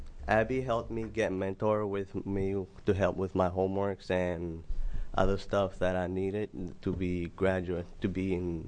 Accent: Nairobi, Kenya; English is a second language; I'm from Nairobi, Kenya, and I graduated from Madison High School last summer.

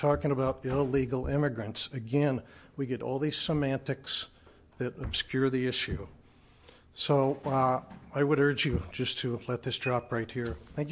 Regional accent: Gresham, Oregon, United States; I'm a citizen from Gresham, Oregon.

